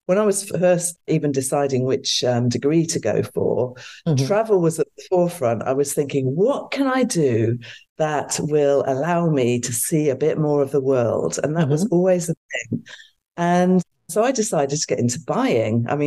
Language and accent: English; Cheltenham, South West England, United Kingdom; born there; accent: British; Well, I'm a Brit, as you can probably hear from the accent. Mm-hmm. My mum and dad, well, I was born in a place called Cheltenham, which is in a beautiful part of the UK in the Cotswolds.